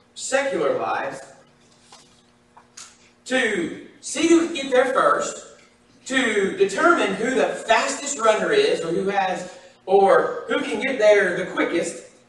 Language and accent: English; Illinois, United States; in which I grew up in Illinois, and so we actually had a seasons then, instead of like in Tennessee.